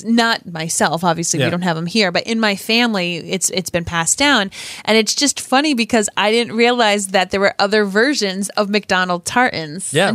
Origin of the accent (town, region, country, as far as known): Scotland, United Kingdom